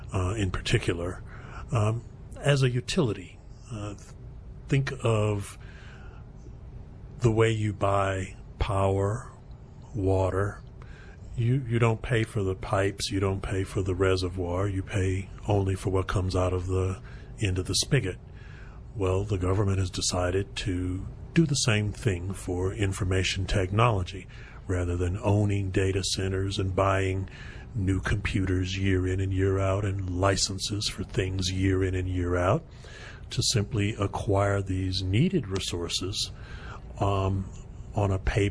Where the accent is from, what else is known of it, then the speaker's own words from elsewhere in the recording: Los Angeles, California, United States; Well, I was born in Los Angeles. 1949